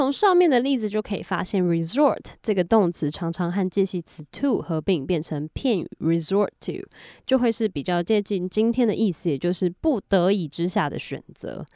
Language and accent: Chinese; Taiwan; 例如我们台湾人可能就比较会知道中式的料理讲求大火快炒的热度